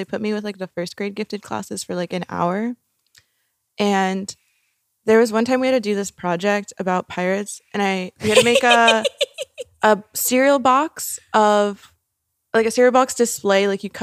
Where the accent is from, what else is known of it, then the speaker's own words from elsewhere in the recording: New Jersey, United States; first language Portuguese; English is a second language; also born or lived in Brazil; So anyways, I was born in New Jersey and then we moved to Brazil like almost immediately. I learned Portuguese first in Brazil and then we came back to America.